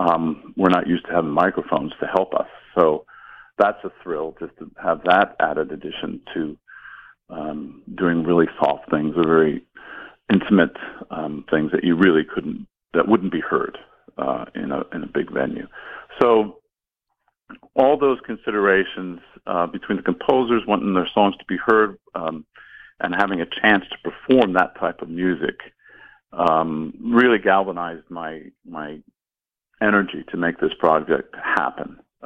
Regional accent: United States; close to my upbringing and my experience as an American.

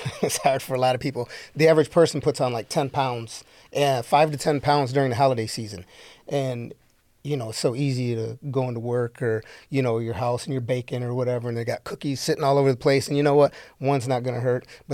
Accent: Sandusky, Ohio, United States; My dad owned a gym in Sandusky. I'm from Sandusky originally.

